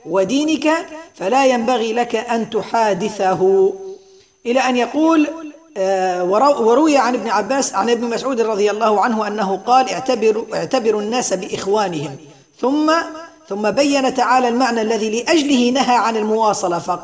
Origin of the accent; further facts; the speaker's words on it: Libya; واقعنا نحن المعاصر في بلدنا ليبيا